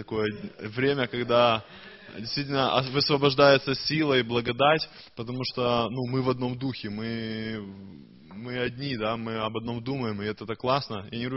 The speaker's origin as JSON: {"language": "Russian", "town": "Dresden", "region": "Saxony", "country": "Germany", "said": "я из Дрездена."}